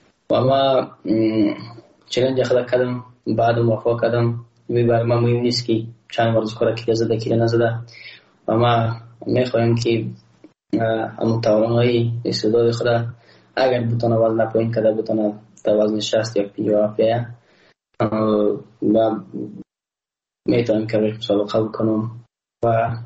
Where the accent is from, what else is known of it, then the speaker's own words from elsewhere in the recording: Afghanistan; ما یک افغان هستم